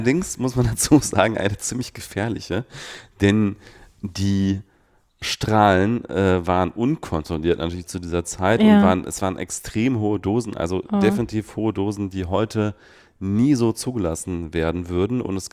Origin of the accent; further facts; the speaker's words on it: Switzerland; Also das hätte ich sogar theoretisch noch als Kind in der Schweiz miterleben können